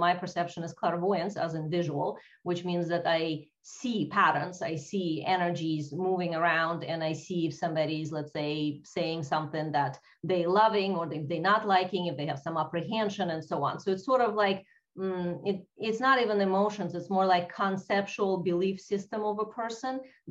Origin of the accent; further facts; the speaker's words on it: Russia; English is a second language; No, I'm originally from Russia